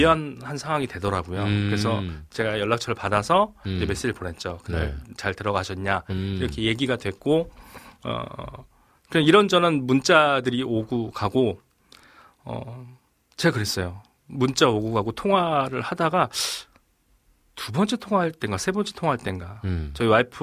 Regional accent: Yongin, Gyeonggi Province, South Korea; 저는 이제 고향이 경기도 용인이었고, 근데 이제 용인이라는 곳이 이제 좀 좁다 보니까 네네. 다들 이렇게 알고 지내는 이제 사이인데

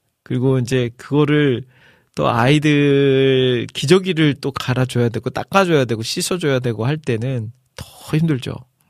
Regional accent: Iksan, North Jeolla, South Korea; 저희 고향인 익산에서 이제 아내 고향인 춘천으로 이동을 하는데

